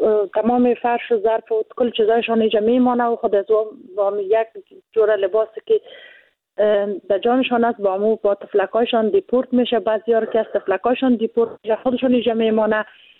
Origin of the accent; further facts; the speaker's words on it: Afghanistan; چون ما افغان هستیم،